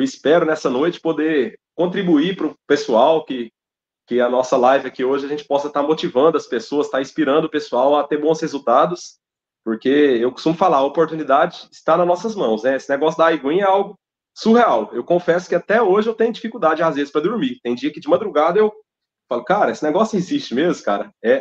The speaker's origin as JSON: {"language": "Portuguese", "town": "Ceres", "region": "Goiás", "country": "Brazil", "tie": "born or raised there", "said": "Eu sou do estado de Goiás. Eu sou nascido e criado na cidade de Ceres, fica a 172 quilômetros da capital de Goiânia, né? A minha trajetória, eu já tenho 36 anos"}